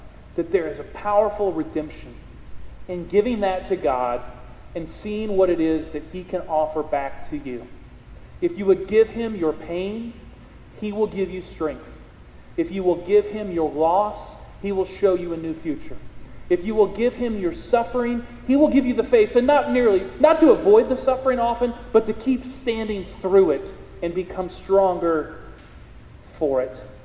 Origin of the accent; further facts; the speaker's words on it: Iowa, United States; I grew up in Iowa, and when we were little kids, we used to collect pop cans.